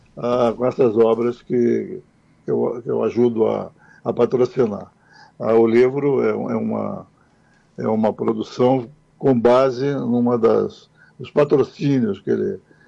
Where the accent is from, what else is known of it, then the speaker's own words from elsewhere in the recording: Rio de Janeiro, Brazil; now in Brasília, Brazil; Adoro Lagoa Vermelha, não esqueci minha cidade, minha terra, Rio de Janeiro, sou carioca.